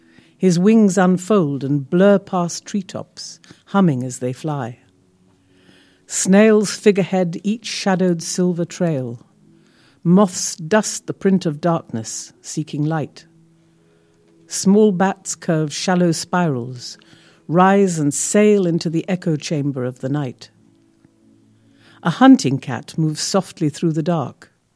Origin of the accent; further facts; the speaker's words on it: India; I'm born and brought up in India, and it very much informs my thinking. I miss it very much.